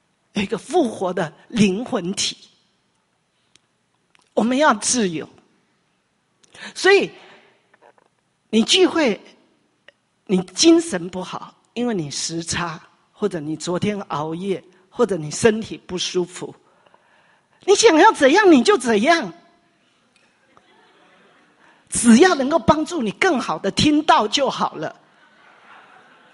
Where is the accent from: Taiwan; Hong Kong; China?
Taiwan; 你知道这个在我台湾人的礼教底下是多大的突破